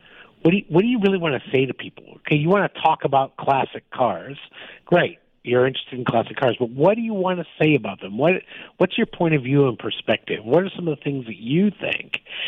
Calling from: New York City, New York, United States; New York City. Honking horns in the background.

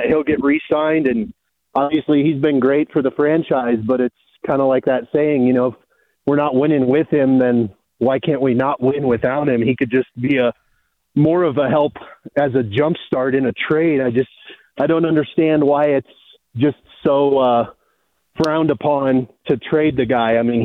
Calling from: Pittsburgh, Pennsylvania, United States; also born or lived in Colorado; I'm from Pittsburgh and lived in Colorado most of my life, though

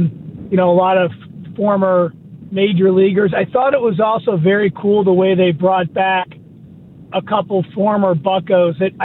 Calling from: Pine Richland, Pennsylvania, United States; Hey, Larry, from Pine Richland.

